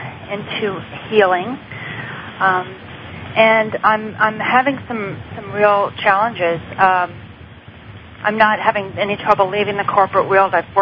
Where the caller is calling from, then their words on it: San Francisco, California, United States; I'm calling from San Francisco.